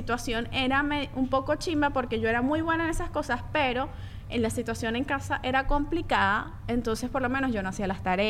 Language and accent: Spanish; Caracas, Capital District, Venezuela; also born or lived in Bolívar / Margarita / Maturín; Yo soy de Caracas, pero me estuve en el estado Bolívar, estuve en Margarita, estuve en Maturín.